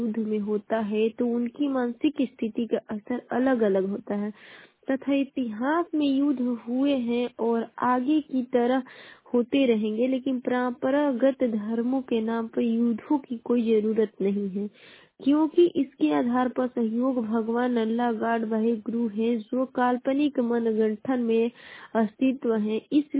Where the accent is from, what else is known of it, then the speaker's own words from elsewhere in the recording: Ballia, Uttar Pradesh, India; और मैं बलिया जिले की निवासी हूँ।